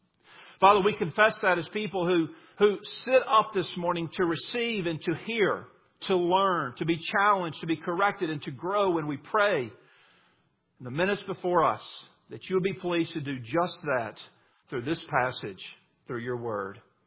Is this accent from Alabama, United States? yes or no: yes; Mobile, Alabama, United States; I am from Mobile, Alabama. You say, what does Mobile have to do with Houston?